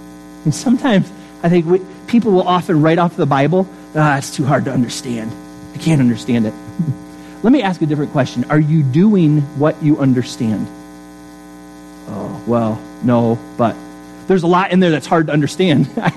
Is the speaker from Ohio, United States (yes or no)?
no; East Stroudsburg, Pennsylvania, United States; born there; many of you think I was born in East Stroudsburg, Pennsylvania, but that's only written on my birth certificate.